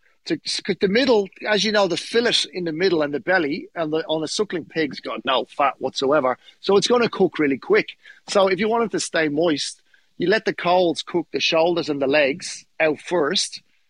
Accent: Dublin, Leinster, Ireland; And I'm from Dublin going, what is going on?

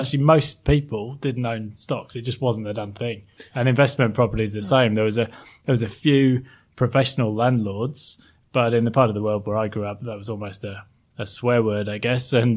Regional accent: Sheffield, Yorkshire and the Humber, United Kingdom; you wouldn't know it today from my relatively well-spoken accent, but I grew up in South Yorkshire, a place called Sheffield.

